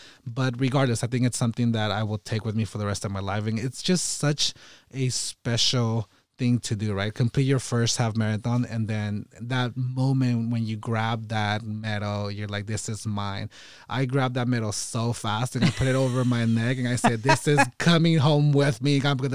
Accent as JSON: {"language": "English", "region": "California", "country": "United States", "said": "A big mistake being a Californian. Like, I never feel prepared for the cold."}